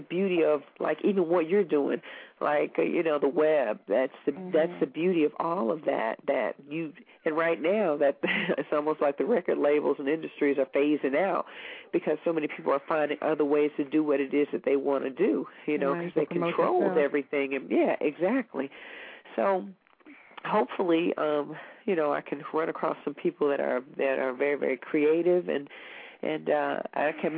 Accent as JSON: {"language": "English", "region": "Kentucky", "country": "United States", "said": "Right. I'm from Kentucky."}